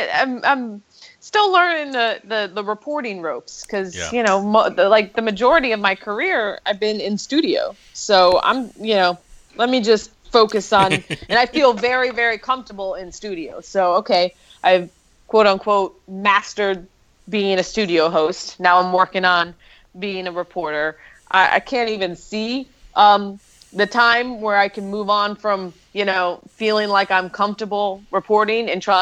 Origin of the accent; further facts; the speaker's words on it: Evanston, Illinois, United States; As you know, Kolsky, I grew up in Evanston, where Northwestern is. I lived at home with my parents my sophomore year.